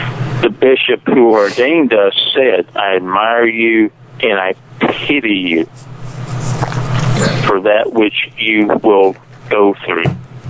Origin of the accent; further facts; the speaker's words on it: Ireland; I got a big mouth. I'm Irish. What can I say?